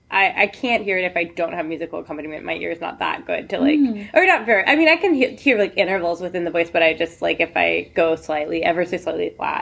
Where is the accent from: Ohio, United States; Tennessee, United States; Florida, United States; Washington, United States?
Tennessee, United States; Nashville; I think growing up in Nashville, it wasn't a cool place to be from. Like when I would talk to people like from other states or whatever, sometimes you would really get these people that are like, oh, Tennessee, like do you wear shoes there?